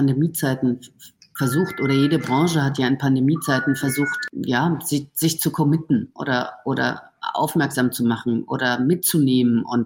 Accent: Germany; bin Fußballtrainer und vielleicht auch im Moment nicht in Deutschland, aber ich bin dabei und ich bin Deutscher und ich mache da mit.

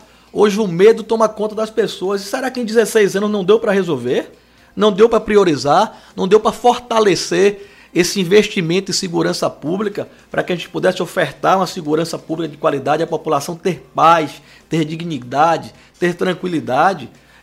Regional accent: Bahia, Brazil; Eu sou baiano, minha família mora aqui, eu moro na Bahia

